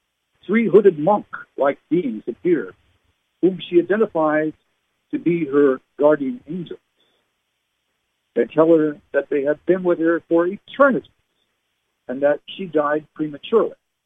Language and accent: English; Canada; now in United States; I was living in Canada at the time, myself, you know, because my parents were English. I was born and raised in Canada. I'm a U.S. citizen now